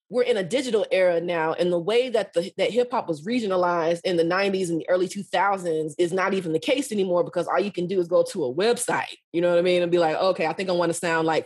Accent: Georgia, United States; one of the things that makes me want to throw hands is when I say I'm from Georgia and folks automatically assume I'm from Atlanta.

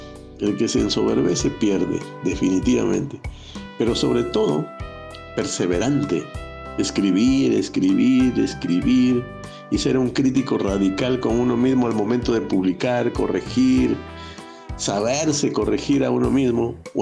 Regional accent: Zorritos, Tumbes, Peru; born there; Yo nací en Zorritos, una pequeña caleta de pescadores de Tumbes, al norte de mi país, el Perú. Y no me incomoda que digan que soy ecuatoriano también, porque mi abuelo materno lo fue, mi bisabuelo paterno también.

